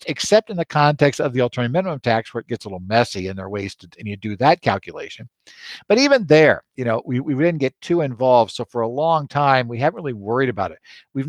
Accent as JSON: {"language": "English", "region": "Arizona", "country": "United States", "tie": "born or raised there", "said": "My home state of Arizona does."}